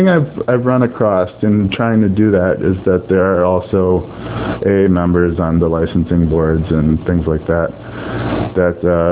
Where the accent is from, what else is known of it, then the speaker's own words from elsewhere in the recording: Albany, New York, United States; I'm from Albany, New York, so, I mean, it's pretty...